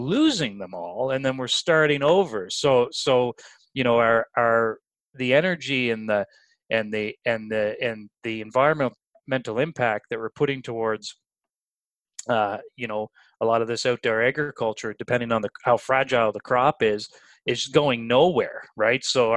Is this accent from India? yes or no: no; East Coast, United States; because I'm from the East Coast, I love fish by default.